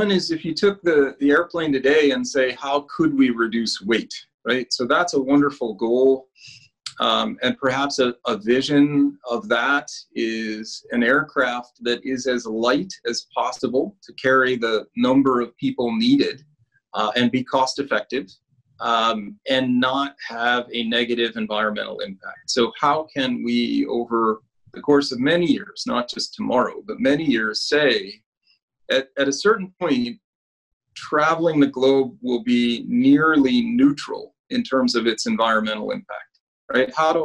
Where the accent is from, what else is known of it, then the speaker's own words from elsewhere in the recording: Cleveland, Ohio, United States; I'm born and raised in Cleveland, Ohio. Experienced a little of the United States, but came back home here